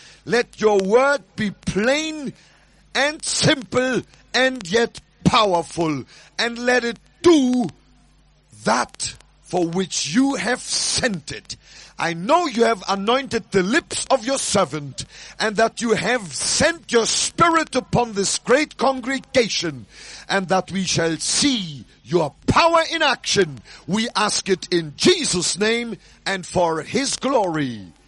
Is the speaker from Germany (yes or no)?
yes; Germany; You know, I come from Germany. I was born during World War II.